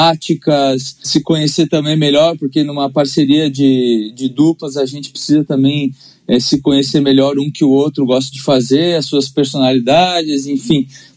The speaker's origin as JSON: {"language": "Portuguese", "town": "Caxias do Sul", "region": "Rio Grande do Sul", "country": "Brazil", "tie": "born there", "said": "Onde eu nasci, que é Caxias do Sul, aqui na região repleta de bons vinhos"}